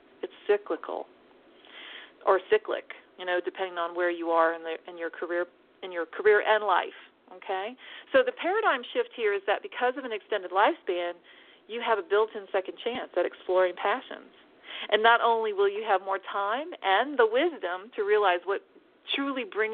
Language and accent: English; Texas, United States; women in my home state of Texas at 65 are one of the largest growing populations of workers